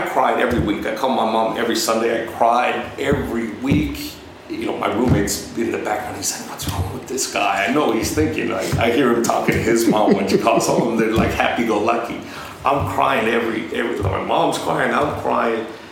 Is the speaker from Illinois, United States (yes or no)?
no; El Paso, Texas, United States; I got college in my hometown. UT El Paso, that's where I'm going.